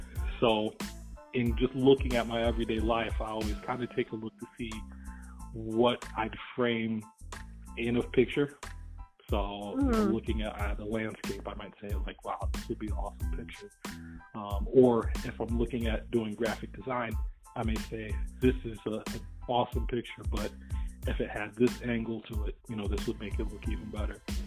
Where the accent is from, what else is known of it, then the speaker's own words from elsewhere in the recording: Rochester, New York, United States; now in Syracuse, United States; I was born and raised there, and I actually just moved to the Syracuse, New York region just about 3 years ago. So far, growing up in Rochester